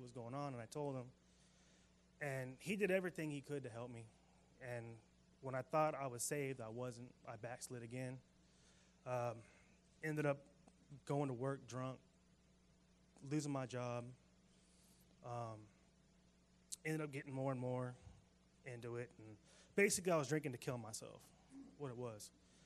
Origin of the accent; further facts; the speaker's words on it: California, United States; I'm 25 years old. I'm from Riverside County.